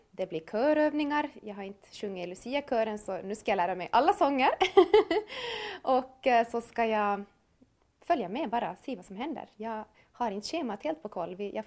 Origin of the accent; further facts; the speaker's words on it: Pedersöre, Ostrobothnia, Finland; Och sen har jag också varit på julmarknad förra söndagen hemma i Pedersöre